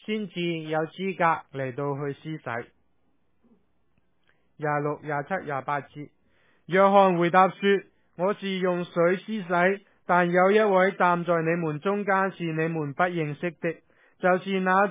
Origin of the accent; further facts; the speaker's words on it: New York, United States; 我从纽约嚟嘅，咁见到呢啲路呢我唔投诉，因为纽约嗰啲路就算唔系落雪都比呢度嘅路要难。